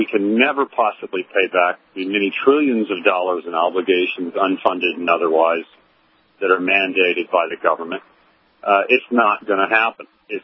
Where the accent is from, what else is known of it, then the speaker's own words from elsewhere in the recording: United States; the fiat currency system, especially in America, being American